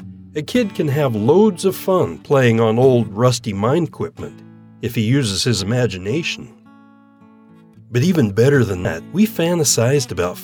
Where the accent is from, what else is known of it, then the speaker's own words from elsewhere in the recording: Salmon, Idaho, United States; Growing up in Salmon, Idaho, my schooling started early.